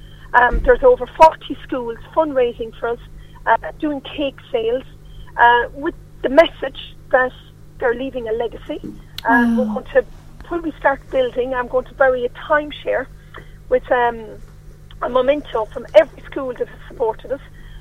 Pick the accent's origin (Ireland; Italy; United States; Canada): Ireland; now in United Kingdom; Even if you forget my name, I'm the only Irish one there. I'm the Irish one.